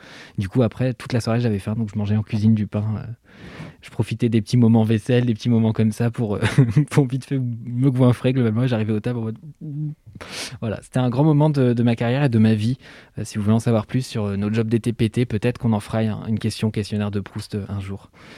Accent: Switzerland; je suis suisse.

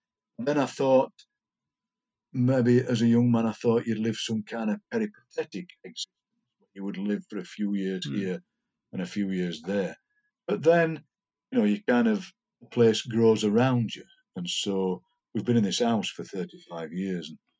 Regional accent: Yorkshire and the Humber, United Kingdom; accent: Yorkshire; I think, because he recognised my Yorkshire accent, sent me completely the wrong way.

